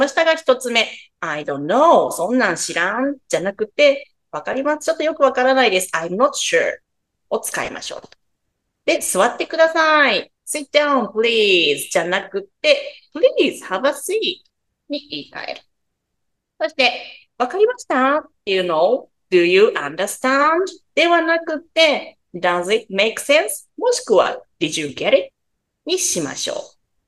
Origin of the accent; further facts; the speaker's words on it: Shiga, Japan; 結構旅行に行った時に、たまにやっぱりどこから来はったんですかって言って、滋賀から来ました